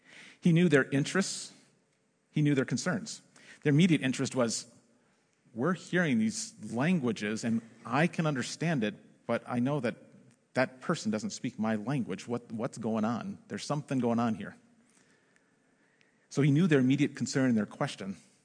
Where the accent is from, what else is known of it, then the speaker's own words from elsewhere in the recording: Milwaukee, Wisconsin, United States; You know, I'm from Milwaukee. I thought that'd be the natural kind of connection.